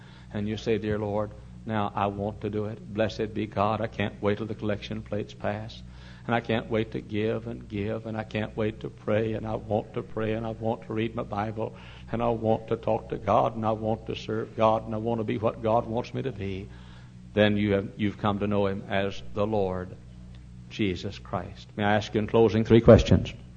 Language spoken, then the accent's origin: English; Texas, United States; now in Chicago, United States; I'm a Texan. Texas born and Texas bred. And when I died, I thought I'd be Texas dead.